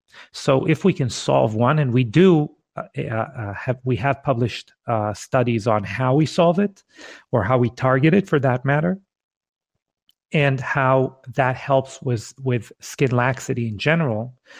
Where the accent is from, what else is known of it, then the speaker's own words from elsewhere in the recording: Israel; English is a second language; I don't know if your listeners can detect from my accent. We're both Israeli.